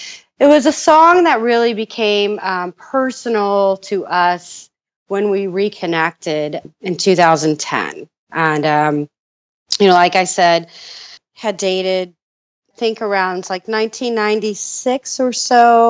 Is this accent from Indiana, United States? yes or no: yes; Indiana, United States; That, you know, we're both from Indiana, and so Deer Creek was our, you know, our home show.